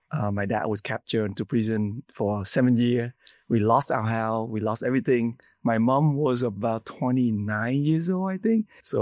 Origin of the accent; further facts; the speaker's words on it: Vietnam; So I was born in Vietnam in 1970.